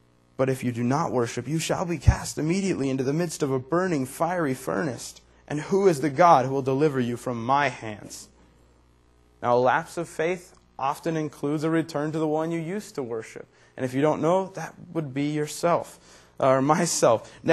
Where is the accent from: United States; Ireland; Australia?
United States; because I'm an American Christian, I'm very safe